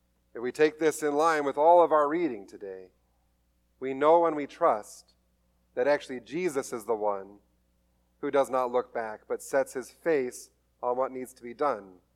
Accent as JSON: {"language": "English", "region": "California", "country": "United States", "said": "I am from Southern California in the desert. We grew weeds and cacti."}